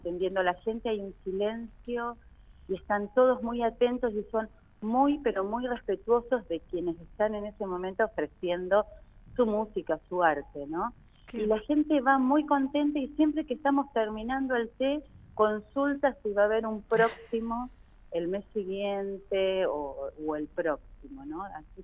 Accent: Viedma, Río Negro, Argentina; Porque de hecho somos muchos de Viedma y estamos cantando en Patagones.

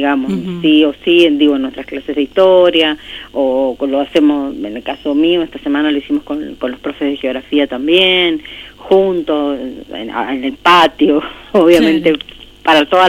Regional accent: Argentina

